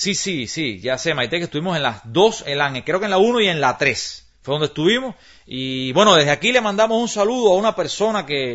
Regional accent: Cuba; nosotros, bueno, todos somos cubanos y sabemos cómo nos entendemos.

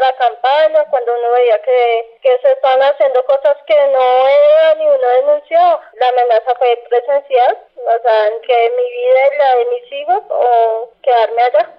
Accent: Barbosa, Santander, Colombia; moved away as an adult; Yo vengo de Barbosa, Santander, llegué ya año y medio, me vine fue por amenazas para políticas, guerrilleros y todo eso.

